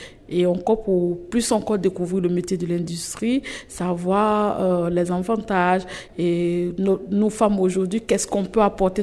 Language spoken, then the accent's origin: French; Côte d’Ivoire; je suis ivoirienne, je viens de la Côte d'Ivoire.